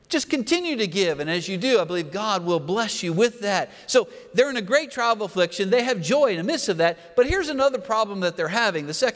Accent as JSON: {"language": "English", "region": "Pennsylvania", "country": "United States", "tie": "born or raised there", "said": "something that I acquired a taste for growing up in Pennsylvania."}